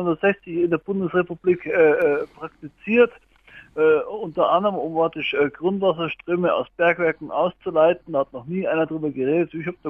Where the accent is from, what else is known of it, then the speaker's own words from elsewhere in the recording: Munich, Bavaria, Germany; Ich bin in der Großstadt groß geworden, ja, in München. Mittlerweile bin ich so ein bisschen, da habe ich so eine Sommerwohnung jetzt auf dem Land, bin da unterm Karwendel oben